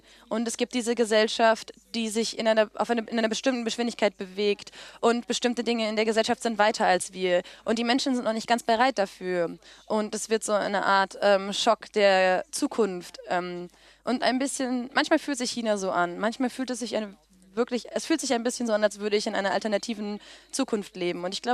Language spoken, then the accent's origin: German; Saudi Arabia; ich bin in Saudi-Arabien aufgewachsen, obwohl meine Eltern aus den USA kommen.